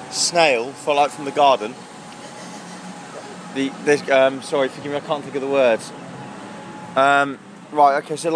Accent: London, United Kingdom; now in Kent, United Kingdom; Oh, London.

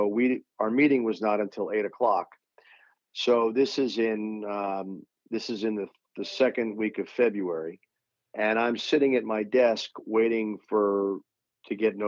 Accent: Bethesda, Maryland, United States; I said, yes, I grew up in Bethesda.

